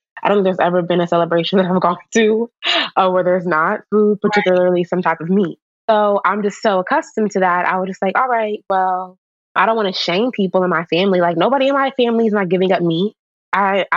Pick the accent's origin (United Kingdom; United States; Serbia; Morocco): United States; Maryland; everyone is eating crabs and I'm from Maryland